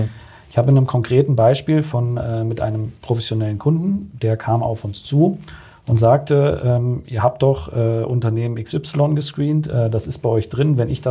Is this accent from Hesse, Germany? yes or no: yes; Frankfurt, Hesse, Germany; Ich komme aus Frankfurt